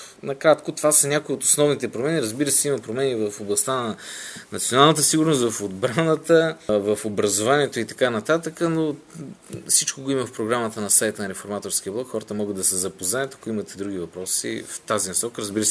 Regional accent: Vratsa, Vratsa Province, Bulgaria; Защото съм врачанин

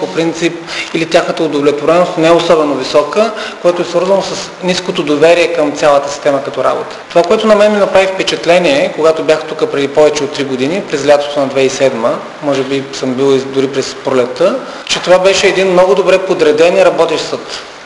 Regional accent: Varna, Varna Province, Bulgaria; Аз идвам от Варна

